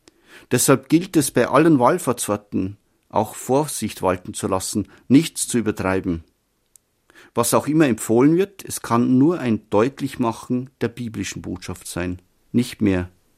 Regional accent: Bavaria, Germany; und stammte aus meinem Heimatdorf in Bayern.

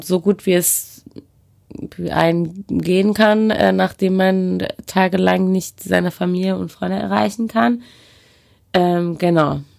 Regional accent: Iran; German is a second language; now in Germany; ich bin in Iran geboren, aufgewachsen, zur Schule gegangen.

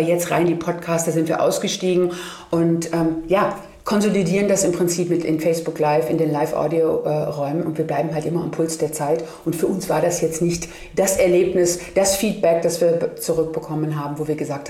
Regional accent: Germany

